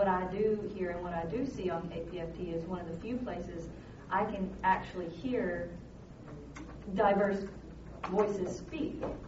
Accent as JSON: {"language": "English", "town": "Conroe", "region": "Texas", "country": "United States", "said": "Yes, on the way up we listened to that. We're from Conroe. We drove there."}